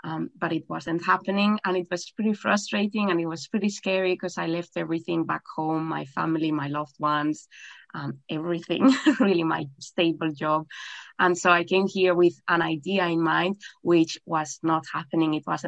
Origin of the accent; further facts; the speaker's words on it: Spain; now in Australia; back in Spain where I was raised, and my whole life really changed totally, basically. So I came back to Australia because I was born here in Australia